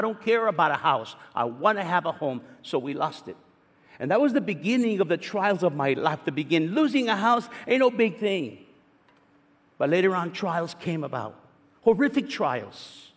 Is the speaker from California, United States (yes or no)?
yes; East Los Angeles, California, United States; I'm from East Los Angeles and proud of it.